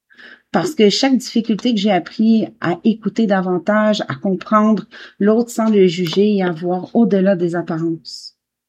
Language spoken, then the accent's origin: French; Quebec, Canada; j'ai grandi au Québec, dans les Laurentides, une région qui a profondément façonné la personne que je suis devenue aujourd'hui.